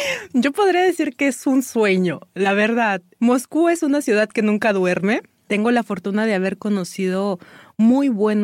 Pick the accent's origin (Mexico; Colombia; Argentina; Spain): Mexico; fui asimilando poco a poco el idioma, me fui quitando ese miedo de decir, lo voy a pronunciar mal, pues la gente se da cuenta que soy mexicana